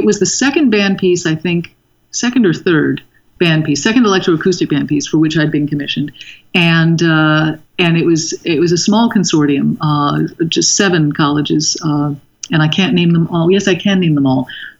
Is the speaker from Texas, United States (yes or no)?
no; Manhattan, New York, United States; also born or lived in Malibu; now in San Juan Island, United States; I lived on the edge of the East River when I was growing up in Manhattan.